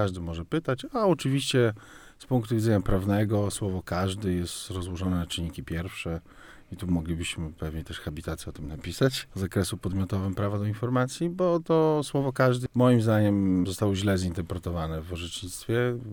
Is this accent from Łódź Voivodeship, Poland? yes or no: no; Białystok, Podlaskie Voivodeship, Poland; Generalnie jestem z Białegostoku